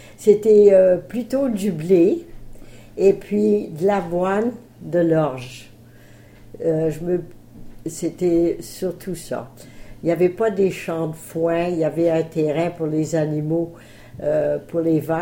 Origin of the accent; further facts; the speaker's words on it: Bourgogne-Franche-Comté, France; born there; moi, je suis née sur un quart de section dans la municipalité Lorne. Il n'y avait pas encore le village de Saint-Lupicin. C'était en 1920.